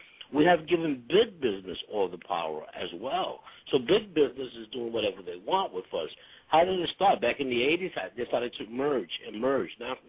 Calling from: Philadelphia, Pennsylvania, United States; I'm calling from Philadelphia.

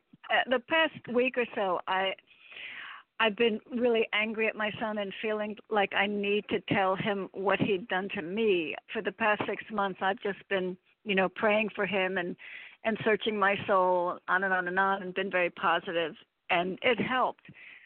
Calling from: Connecticut, United States; Hi. Connecticut.

